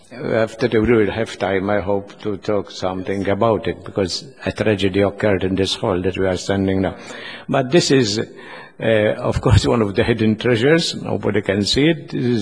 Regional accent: Floriana, Malta; I am from Floriana

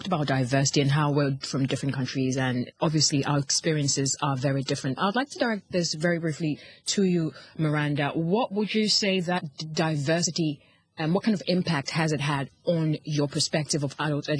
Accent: Ghana; I come from Ghana, Africa, so I have my experiences as well.

